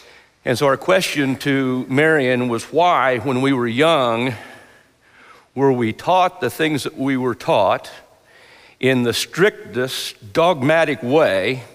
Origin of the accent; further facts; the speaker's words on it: Lima, United States; I come from the Lima area, and Marion was one of the elders up there for a while.